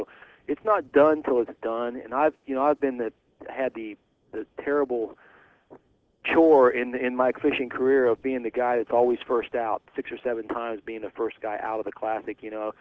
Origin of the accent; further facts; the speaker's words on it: Cincinnati, Ohio, United States; also born or lived in West Virginia; I'm a Cincinnati native. You know, I was born in West Virginia, but I've lived my whole life in Cincinnati.